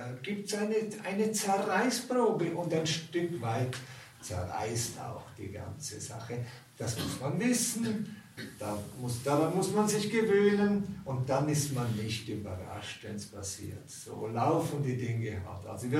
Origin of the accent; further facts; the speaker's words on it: Graubünden, Switzerland; Ich komme aus Graubünden und dort gibt es viele Berge